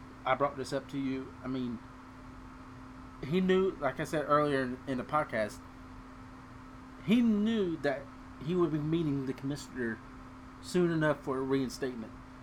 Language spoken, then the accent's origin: English; Cincinnati, Ohio, United States; we're both from the Cincinnati area, people love Pete Rose in the Cincinnati area.